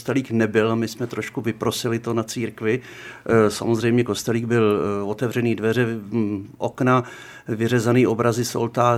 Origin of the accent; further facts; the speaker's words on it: Prague, Czechia; My jsme z Prahy.